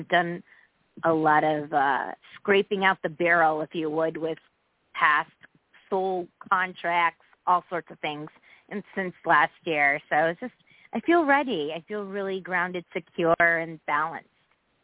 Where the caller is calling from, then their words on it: Connecticut, United States; I'm from Connecticut.